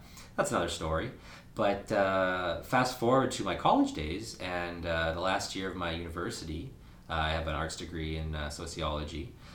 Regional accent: Winnipeg, Manitoba, Canada; So I kind of grown up here in the South End, like I mentioned before. Born and raised in Winnipeg.

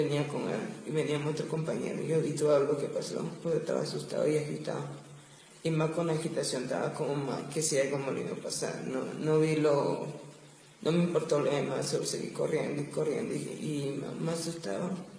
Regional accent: San Martín Zapotitlán, Retalhuleu, Guatemala; Yo soy de San Martín, Zapotitlán, Retahúlen.

